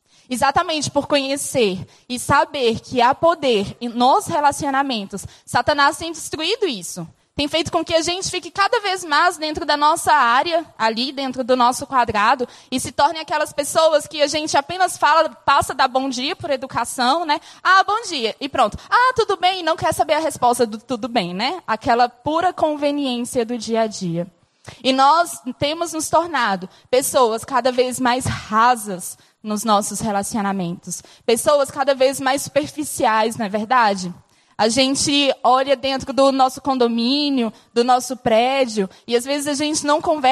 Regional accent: Brasília, Federal District, Brazil; born there; E eu nasci aqui em Brasília, uma cultura que a gente fala que é uma cultura fria

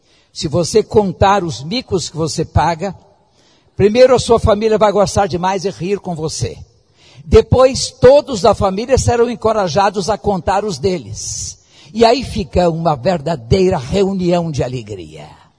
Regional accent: Rio de Janeiro, Brazil; Eu não sou carioca, eu sou fluminense, eu sou do interior.

